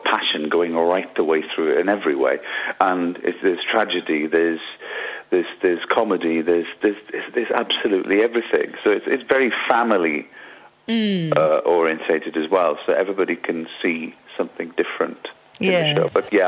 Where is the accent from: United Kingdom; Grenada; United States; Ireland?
United Kingdom; Wales; So the Celts are coming out, because Joe's Scottish, I'm Welsh, and Michael's Welsh.